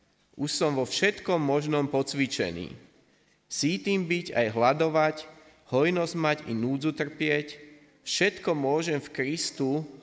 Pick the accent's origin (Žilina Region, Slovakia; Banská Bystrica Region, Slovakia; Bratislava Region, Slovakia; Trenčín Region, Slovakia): Bratislava Region, Slovakia; Svätý Jur; som zo Svätého Jura.